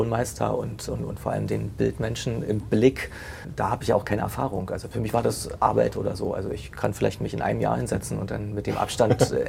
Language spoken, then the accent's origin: German; Potsdam, Brandenburg, Germany; born there; Ich bin ja gebürtiger Potsdamer